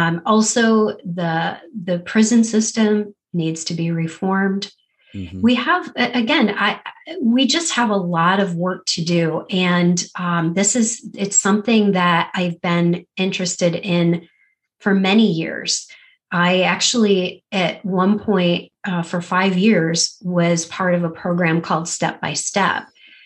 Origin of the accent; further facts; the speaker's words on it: Avon, New York, United States; I would always say I was from Rochester because nobody knows Avon. I mean, town of 6,000 people, it's a little teeny small town.